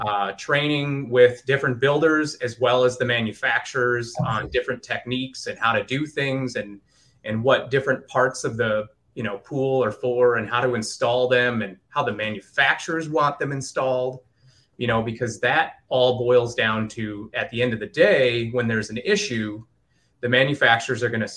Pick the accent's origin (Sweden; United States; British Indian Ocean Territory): United States; Minneapolis, Minnesota; I grew up in Minneapolis and my beginnings in the industry was in Minnesota.